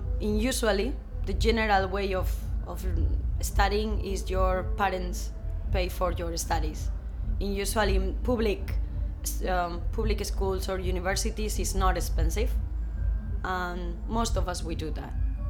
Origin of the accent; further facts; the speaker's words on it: Vitoria, Basque Country, Spain; English is a second language; Yeah, I'm originally from Basque Country, that is the north of Spain. And Vitoria, where I live, it's a tiny city that I love